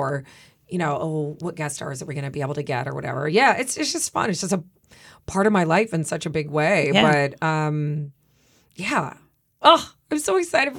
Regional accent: Midwest, United States; With adult children and kind of, you know, living in the Midwest, I think is dope because I'm from the Midwest. This does not take place in my hometown or state

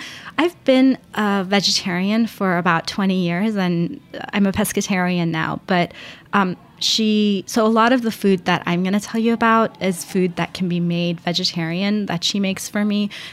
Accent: Iran; moved away; yeah, so what's really funny is growing up in Iran, because of obviously colonialism, everybody aspires to be European, and especially at that time.

